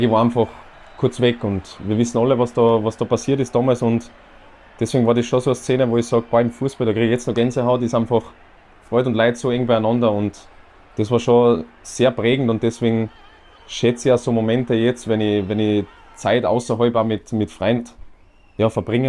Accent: Austria; Wir sind alle zum Glück in Österreich groß geworden

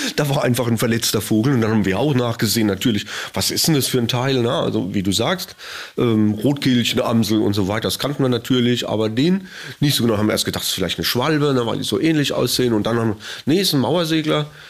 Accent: Heidelberg, Baden-Württemberg, Germany; Und in Heidelberg, wo ich aufgewachsen bin, da gibt es einen Fluss, der heißt Neckar

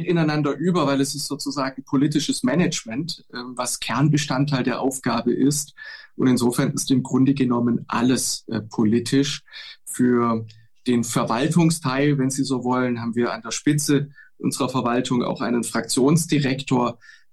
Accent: Baden-Württemberg, Germany; ich bin kein Schwabe, sondern ein Badener. In Baden-Württemberg unterscheiden wir das sehr genau.

